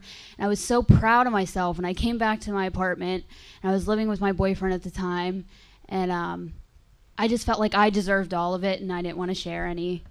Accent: Pittsburgh, Pennsylvania, United States; moved away as an adult; now in London, United Kingdom; Well, first of all, I'm from Pittsburgh, Pennsylvania. I just came to London not that long ago.

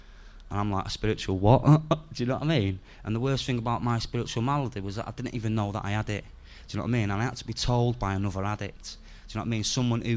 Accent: Salford, North West England, United Kingdom; where I come from Salford, and Salford's like Bermondsey, yeah? Except it kind of rains more, and we've got a better football team.

